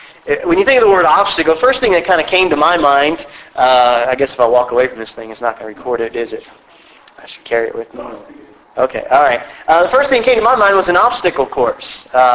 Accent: Maryland, United States; I'm not from the South, all right? We're from Maryland.

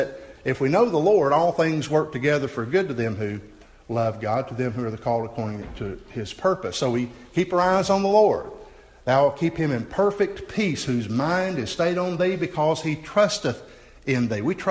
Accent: Southern US, United States; And as you know, I grew up in the South, and folks down South can be very opinionated.

